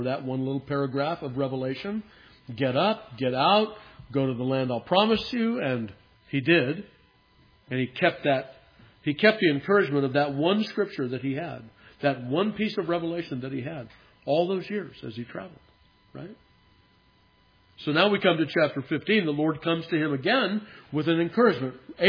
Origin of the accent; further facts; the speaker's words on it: California, United States; I don't mean anything against Californians. I'm from California.